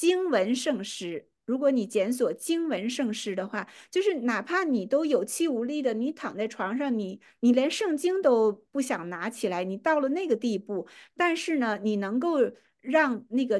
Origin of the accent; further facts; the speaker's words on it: China; 就是我们中国人会是说